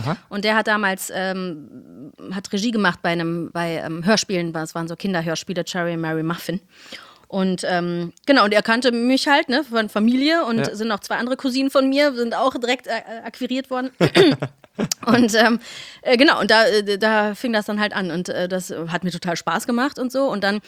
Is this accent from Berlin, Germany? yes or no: no; Cologne, North Rhine-Westphalia, Germany; Ich bin in Köln geboren, aufgewachsen.